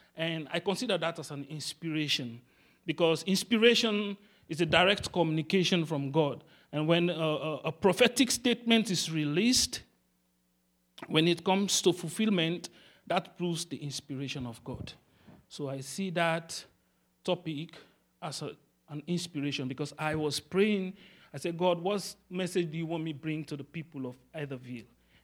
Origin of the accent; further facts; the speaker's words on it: Sierra Leone; So in Africa, we come from Sierra Leone.